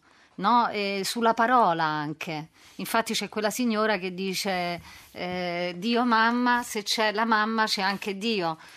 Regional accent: Terracina, Lazio, Italy; Poi mi conoscono tutti, sono cresciuta a Terracina, quindi avevamo più libertà di movimento.

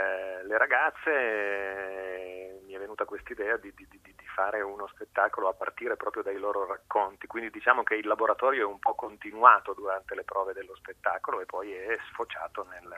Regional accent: Turin, Piedmont, Italy; sono torinese, quindi l'ovest per eccellenza.

